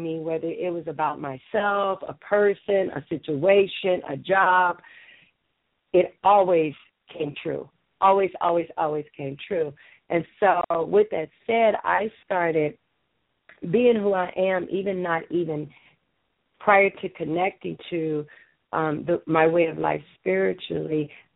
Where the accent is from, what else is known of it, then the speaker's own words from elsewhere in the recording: Chicago, Illinois, United States; I was born and raised in Chicago, and I always wanted to get out because it was always so cold, so terribly cold in the wintertime.